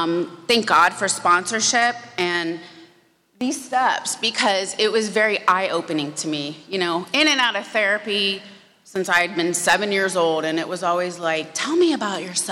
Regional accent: Florida, United States; So I was born and raised in Florida.

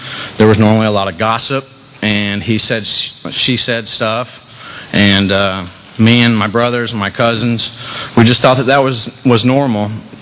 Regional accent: Indiana, United States; I was raised in Indiana. And I had a pretty normal childhood.

